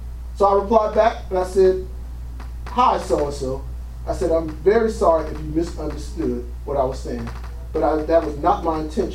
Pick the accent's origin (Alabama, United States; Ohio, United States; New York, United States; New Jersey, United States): New Jersey, United States; Trenton; How dare, who do you think you are? I'm from Trenton, man. Don't play that.